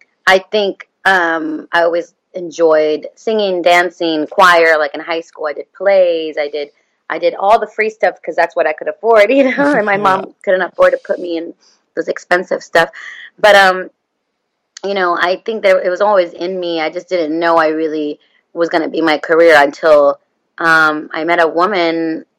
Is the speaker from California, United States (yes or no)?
yes; Sacramento, California, United States; I'm from Sacramento. I grew up there.